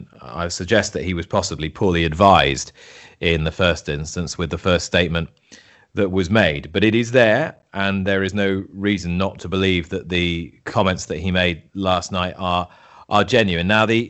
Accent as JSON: {"language": "English", "country": "Ireland", "said": "Speaking as an Irish person who has grown up steeped in raising, breeding, racing, riding, training horses"}